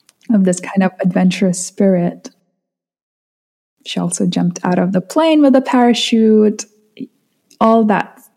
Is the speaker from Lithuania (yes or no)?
yes; Vilnius, Vilnius County, Lithuania; So my childhood, I grew up in Lithuania. I was born in Lithuania. I lived in Vilnius for 18 years of my life.